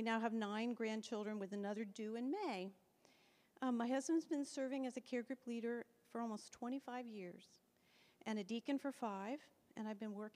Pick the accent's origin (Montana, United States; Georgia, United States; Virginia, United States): Virginia, United States; I was born and raised in Virginia, just outside Washington, D.C.